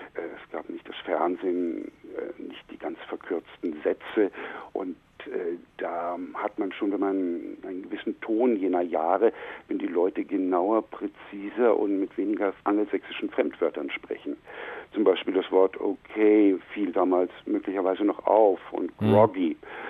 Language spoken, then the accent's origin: German; Lower Saxony, Germany; Ja, ich bin Jahrgang 56, aber in der Lüneburger Heide aufgewachsen.